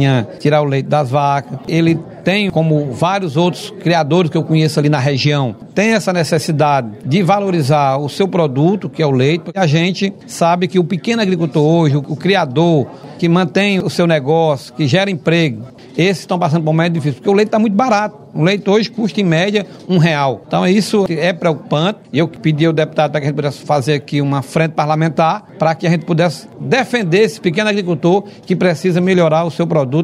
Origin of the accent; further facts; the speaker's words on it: Cariús, Ceará, Brazil; Eu me encaixo muito bem nesse assunto porque eu sou lá do Cariús, meu pai é um pequeno criador.